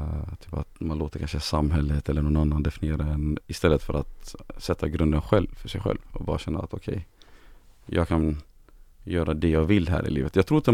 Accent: Gothenburg, Västra Götaland County, Sweden; Sen växte jag upp i Angered.

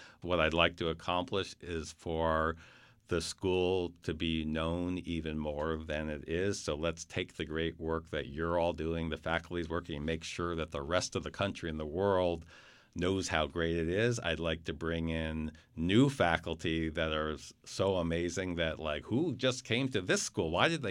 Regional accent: New Haven, Connecticut, United States; I come from New Haven originally where there's amazing pizza

